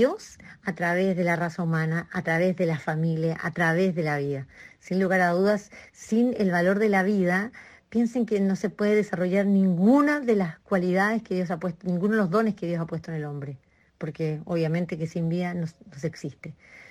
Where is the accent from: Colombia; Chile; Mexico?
Chile; now in Argentina; chilena argentinizadísima, que llevo la parte de comunicaciones